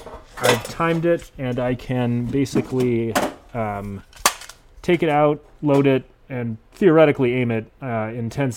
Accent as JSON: {"language": "English", "region": "South Dakota", "country": "United States", "tie": "born or raised there", "also_born_or_lived": "Minnesota / Midwest"}